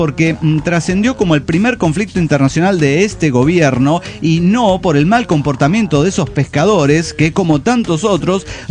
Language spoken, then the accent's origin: Spanish; Michoacán, Mexico; now in Mendoza, Argentina